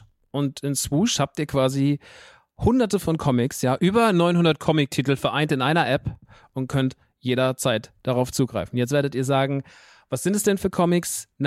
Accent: Rodgau, Hesse, Germany; Nerdy Turdy World in Rottgau-Jügesheim, meiner alten Heimat.

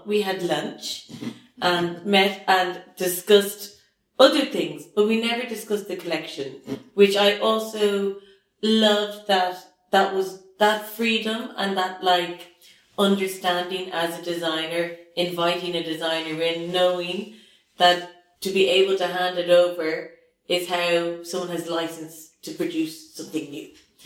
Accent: Ireland; I'm Irish, but I also half Chinese. My father's from Hong Kong, and I grew up in Ireland, which I loved. A very special place to grow up on this little island.

